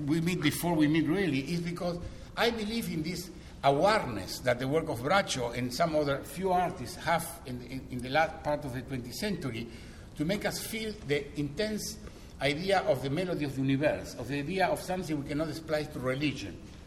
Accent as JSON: {"language": "English", "country": "Argentina", "said": "I'm from Argentina, and I know Bolivia, and I know Peru, I have been teaching all over Latin America."}